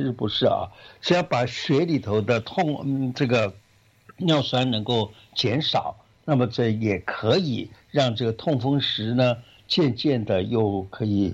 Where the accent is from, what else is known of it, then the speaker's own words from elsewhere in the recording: Guangdong, China; 尤其我们广东人特别喜欢吃的煲汤啊